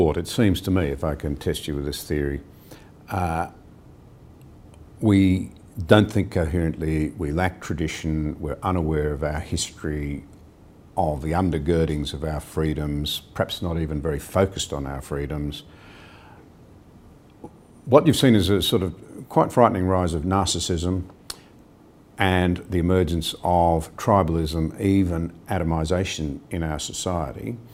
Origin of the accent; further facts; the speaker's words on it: Australia; it seems, on demolishing one another in a way that really distresses me as an Australian who thinks we should be focusing on the things that unite us